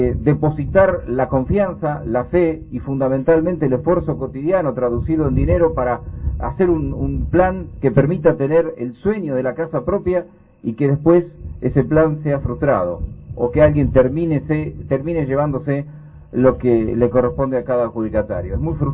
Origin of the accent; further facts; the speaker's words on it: Bahía Blanca, Buenos Aires Province, Argentina; Todos somos bahienses, todos somos bonaerenses